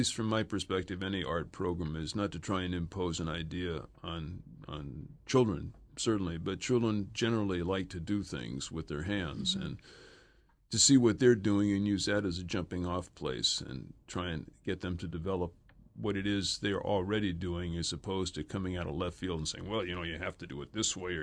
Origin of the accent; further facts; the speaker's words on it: Los Angeles, California, United States; also born or lived in New York; I was born in New York, but wound up growing up in Los Angeles.